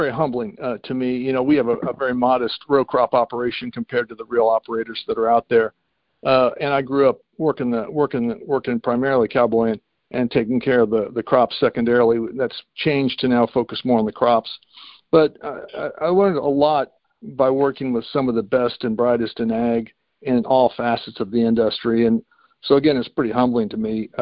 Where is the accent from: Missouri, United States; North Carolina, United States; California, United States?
Missouri, United States; Maryville; And he and his father, Ben, grew up in Parnell, Missouri, where I grew up in Maryville.